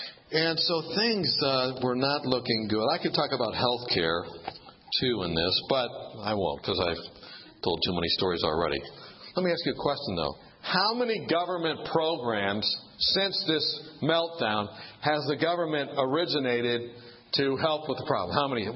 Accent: Kansas, United States; I went to the bank and I said, look, I'm from Kansas.

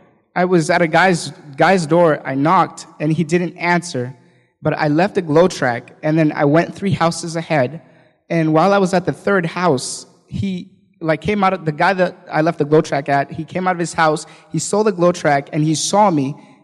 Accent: Grand Rapids, Michigan, United States; I'm from Grand Rapids.

